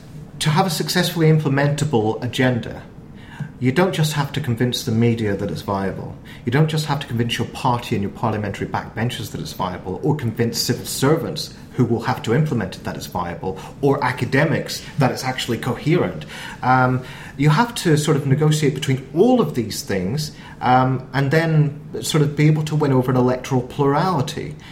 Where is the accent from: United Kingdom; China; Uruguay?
United Kingdom; Northern Ireland; I am Northern Irish. But I should explain, I'm a self-hating proddy.